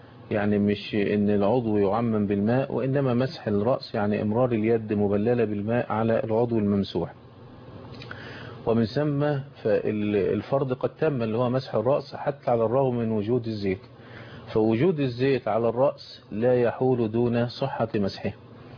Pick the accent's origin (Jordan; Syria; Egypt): Egypt; عندنا في مصر من الغرائب والعجائب